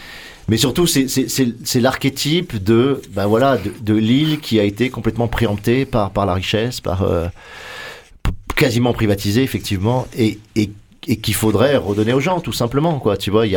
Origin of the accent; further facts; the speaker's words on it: Lyon, Auvergne-Rhône-Alpes, France; born there; also born or lived in Vercors / Corsica / Marseille; Moi, je suis né à Lyon, j'ai beaucoup habité Vercors, puis Corse, puis Marseille.